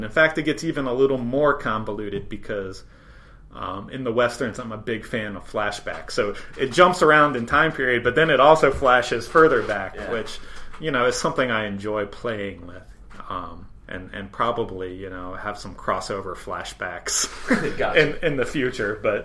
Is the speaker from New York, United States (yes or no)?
yes; New York, United States; I grew up on Long Island, and there wasn't a lot of music like made readily available to me.